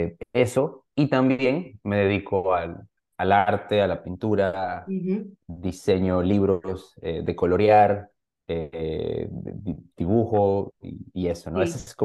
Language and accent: Spanish; Managua, Nicaragua; Yo soy de Managua, soy de la capital.